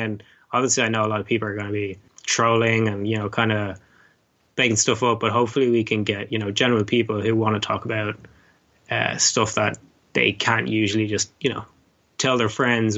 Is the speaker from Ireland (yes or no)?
yes; Ireland; because I was raised here in Ireland, and you know, we have all of our